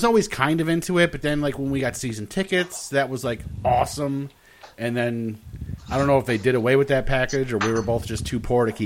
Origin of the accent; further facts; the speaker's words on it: Chicago, Illinois, United States; I'm from Chicago, so yeah, it's cool the Cubs won.